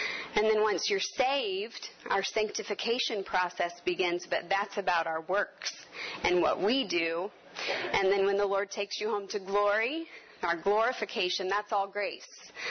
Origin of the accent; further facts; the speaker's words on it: Florida, United States; Maybe it's because we're from Florida, but I think about the crashing waves from the ocean.